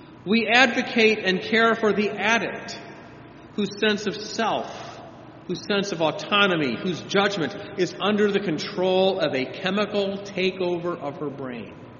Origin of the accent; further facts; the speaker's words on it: Virginia, United States; in my home state of Virginia last week.